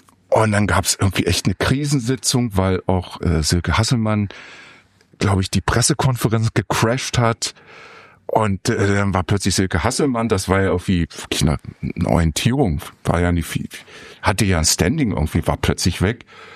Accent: Berlin, Germany; wo man als Berliner die beste Musik bekommen konnte

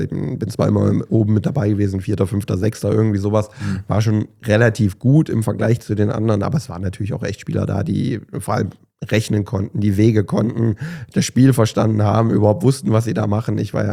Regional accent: Cologne, North Rhine-Westphalia, Germany; wo kommst du her? Ich so, aus Köln.

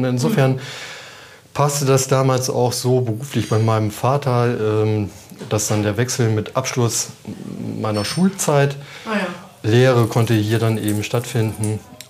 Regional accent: Rhineland, Germany; born there; now in Bremen, Germany; Gebürtig, das hört man aber aus der Stimme wahrscheinlich nicht raus, bin ich Rheinländer.

